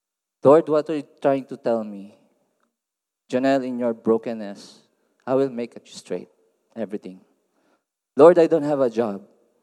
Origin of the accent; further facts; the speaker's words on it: Philippines; English is a second language; from Philippines. And please bear with me with my accent, because I'm not really good in English and not really good in Filipino as well.